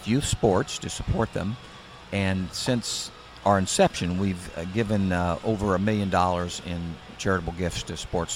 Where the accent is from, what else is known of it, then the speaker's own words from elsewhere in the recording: Tampa, Florida, United States; I grew up in Tampa, graduate of Jesuit, and then USF, and went to work here in Tampa Bay